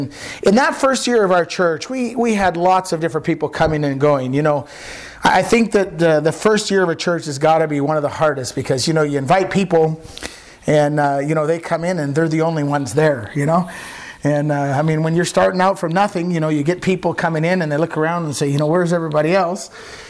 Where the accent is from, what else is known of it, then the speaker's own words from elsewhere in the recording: United States; I said, well, I'm from the States.